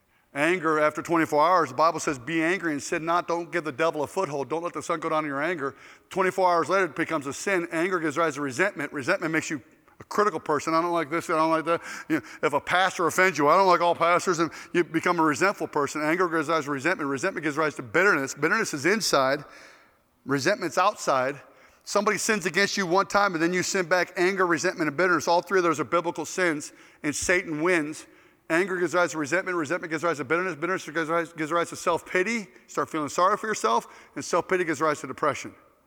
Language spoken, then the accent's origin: English; Ohio, United States; moved away; my best friends growing up in Ohio were black guys. I didn't know anything about racism stuff until I moved down to the South, and I see it all over the place.